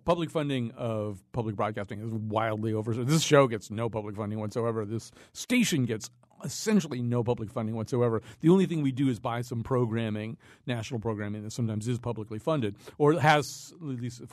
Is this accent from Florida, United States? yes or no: no; West Hartford, Connecticut, United States; You're from West Hartford. We're all from West Hartford.